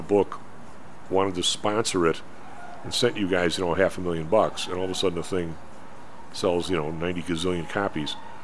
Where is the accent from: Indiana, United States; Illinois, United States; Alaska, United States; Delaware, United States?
Illinois, United States; Evergreen Park; In my youth, I grew up in Evergreen Park, right?